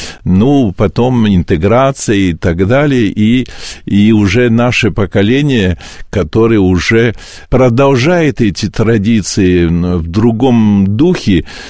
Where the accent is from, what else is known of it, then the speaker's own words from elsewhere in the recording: Paris, Île-de-France, France; Я родился и жил в Париже